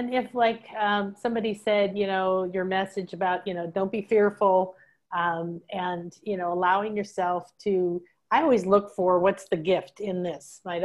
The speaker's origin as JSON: {"language": "English", "town": "Brussels", "region": "Brussels-Capital Region", "country": "Belgium", "tie": "born or raised there", "also_born_or_lived": "London, United Kingdom / United States", "said": "I'm an American, but I grew up in Brussels and London. Then I went to college in the US and now I live overseas"}